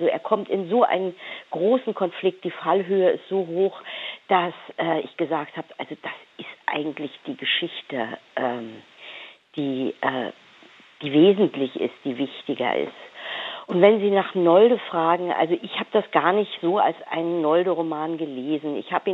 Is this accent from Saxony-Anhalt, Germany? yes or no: no; Rügen, Mecklenburg-Vorpommern, Germany; Nun komme ich aus dem Norden, Sie haben es schon gesagt, von Rügen.